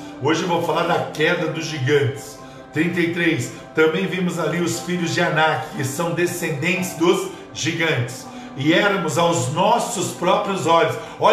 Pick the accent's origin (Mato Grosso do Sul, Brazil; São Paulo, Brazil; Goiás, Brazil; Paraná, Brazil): Paraná, Brazil; Eu sou do norte do Paraná.